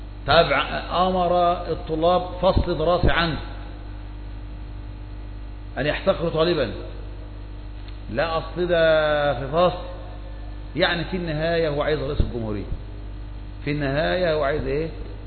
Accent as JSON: {"language": "Arabic", "country": "Egypt", "said": "نحن من الشعب ونحن من مصر،"}